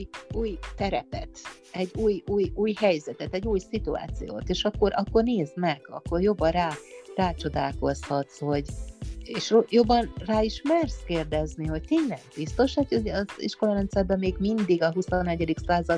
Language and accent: Hungarian; Hungary; igenis lehetünk büszkék arra, hogy magyarok vagyunk